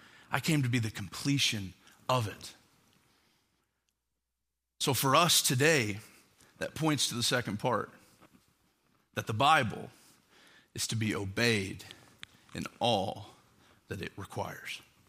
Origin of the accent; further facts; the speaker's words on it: the South, United States; I'm from the South, and there's something just about like the Masters that brings out every Southern thing in me.